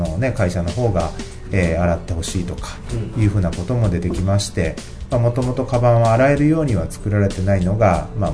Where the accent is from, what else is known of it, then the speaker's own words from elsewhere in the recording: Toyooka, Hyogo, Japan; 一応この宵田町の方で生まれ育ちました。